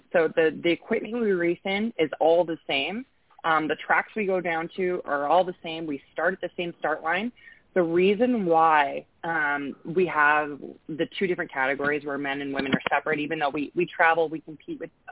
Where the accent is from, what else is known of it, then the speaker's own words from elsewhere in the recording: Edmonton, Alberta, Canada; now in Calgary, Canada; I'm born and raised in Edmonton, Alberta, and I currently live for the last 10 years. I'm in Calgary, Alberta.